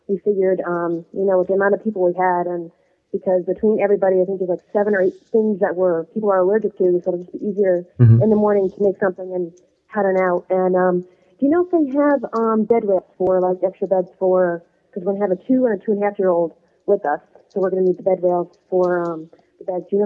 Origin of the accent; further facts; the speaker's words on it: Brooklyn, Connecticut, United States; I'm actually from Brooklyn, Connecticut.